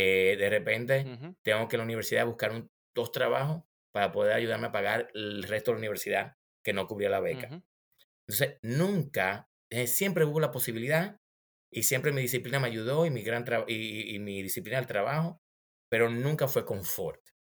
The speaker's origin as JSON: {"language": "Spanish", "town": "Santo Domingo", "region": "Distrito Nacional", "country": "Dominican Republic", "tie": "born or raised there", "said": "Yo soy dominicano, crecí en Santo Domingo y siempre fui buen estudiante."}